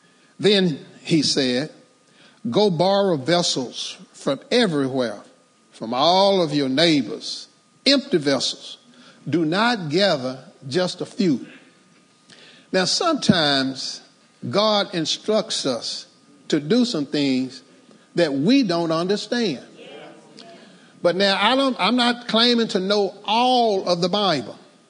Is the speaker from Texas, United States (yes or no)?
yes; Texas, United States; when I grew up in East Texas, we call it a hoe cake.